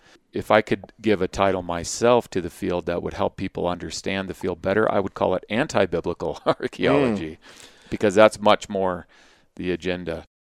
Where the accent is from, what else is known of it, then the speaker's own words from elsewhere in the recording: Saudi Arabia; also born or lived in Arizona; now in Utah, United States; I was raised in the Middle East. My father worked for the oil company in Saudi Arabia. So I grew up there and grew up in the Middle Eastern culture there, and found myself here in Utah after I graduated from college in Arizona.